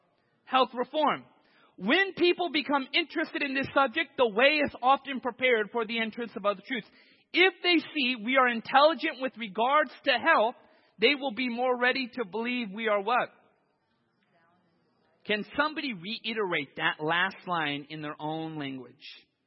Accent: California, United States; I grew up in Southern California.

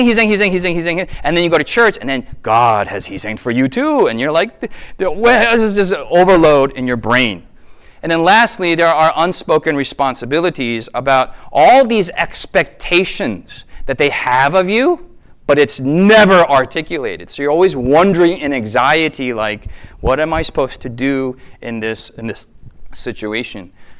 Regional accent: United States; I'm an American.

